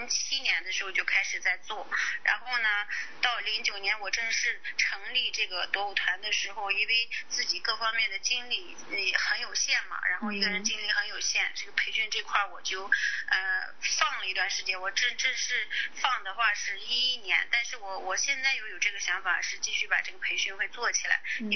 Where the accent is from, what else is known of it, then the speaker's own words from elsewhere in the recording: Jiuquan, Gansu, China; 在你也知道我是甘肃人啊